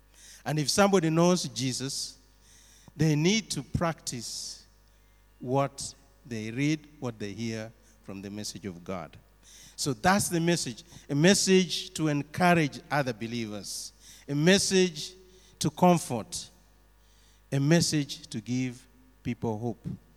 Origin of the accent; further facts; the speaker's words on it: Kenya; born there; In the country that I was born in Kenya, we have gone through election